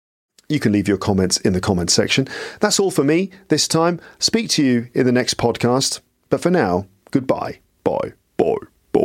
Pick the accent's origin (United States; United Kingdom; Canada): United Kingdom; England; now in Paris, France; So Alistair Budge interviewing me about being an Englishman in Paris.